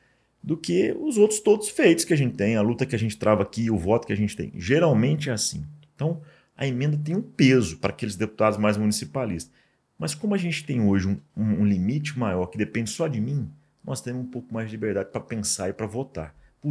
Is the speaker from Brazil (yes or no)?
yes; Araguari, Minas Gerais, Brazil; Então, sou de Araguari, bem próximo